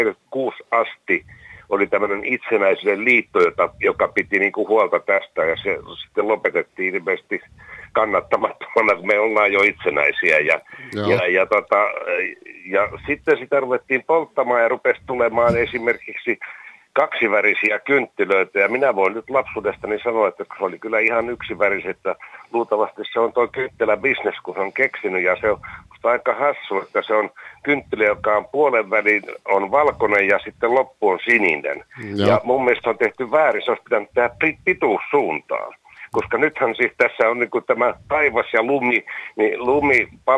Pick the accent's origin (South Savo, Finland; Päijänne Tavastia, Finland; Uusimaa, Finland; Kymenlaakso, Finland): Uusimaa, Finland; Helsinki; born there; 48 olen syntynyt Helsingissä. Helsingissä tota, ja pitkän sillä ranta, eli kun tullaan asemalta Hakaniemeen, mennään sillan ylitse ja heti oikealle alas